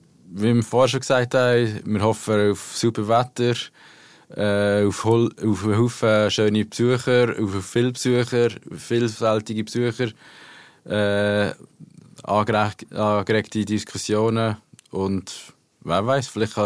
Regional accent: Niederdorf, Switzerland; Also ich bin auch in Niederdorf aufgewachsen, ich kenne das Tal

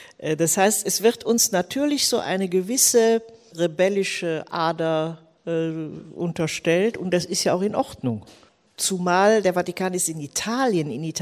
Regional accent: Rhineland, Germany; also ich bin Rheinländerin geblieben.

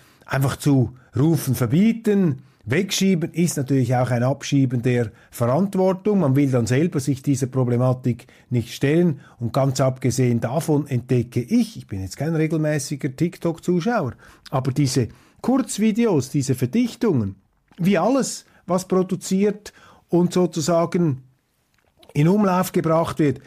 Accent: Switzerland; So lange gibt es jetzt die Demokratie dort auch noch nicht, wie bei uns in der Schweiz.

